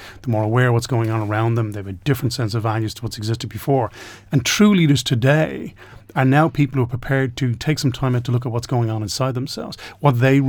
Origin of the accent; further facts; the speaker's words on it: Ireland; being an Irishman